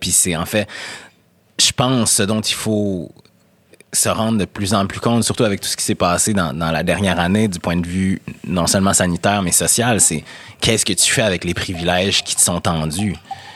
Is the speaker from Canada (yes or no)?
yes; Quebec City, Quebec, Canada; moi, j'ai grandi à Québec. Mes parents étaient pas riches, mais ils étaient pas pauvres.